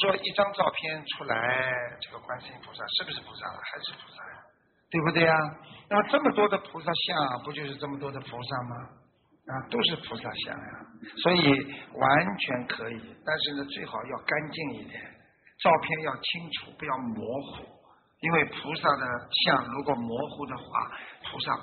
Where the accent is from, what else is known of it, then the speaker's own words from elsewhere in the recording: Fujian, China; 我搞不清楚，我是福建人啊